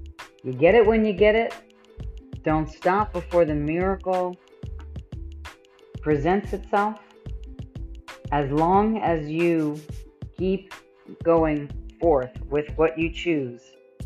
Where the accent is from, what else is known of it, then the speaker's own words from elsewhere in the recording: New York, United States; also born or lived in California; And I'm from California and I did that. Or at least I lived in California for 20 years. Actually from New York, since I'm talking about not lying.